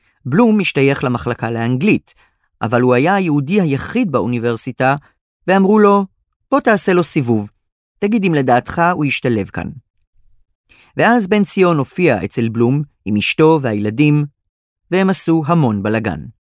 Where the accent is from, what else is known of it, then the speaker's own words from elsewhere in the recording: Atlantic City, New Jersey, United States; גדלתי באטלנטיק סיטי, ניו ג'רזי. רוב השנה הבתים סביבנו עמדו ריקים, ובקיץ הם היו מתמלאים ביהודי פילדלפיה העשירים.